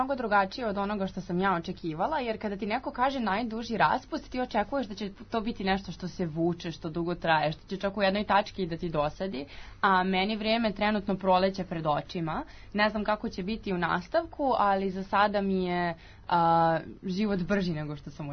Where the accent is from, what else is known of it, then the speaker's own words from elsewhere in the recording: Vojvodina, Serbia; Moj zavičaj je jedan jednoličan vojvođanski zavičaj i daje ti sigurnost da čak i sad kad se vratim u njega posle dužeg vremena kako nisam bila, će uvek biti isti.